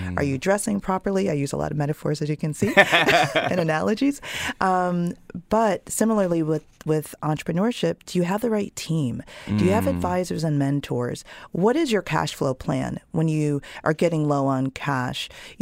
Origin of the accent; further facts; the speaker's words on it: Jamaica; born there; I was born in Jamaica, so first generation to go to college, let alone grad school here.